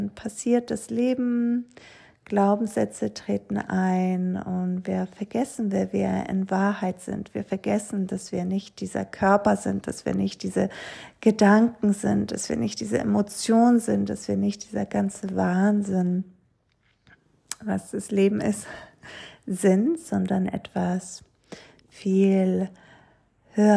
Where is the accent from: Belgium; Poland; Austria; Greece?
Greece; Ich bin ja in Griechenland aufgewachsen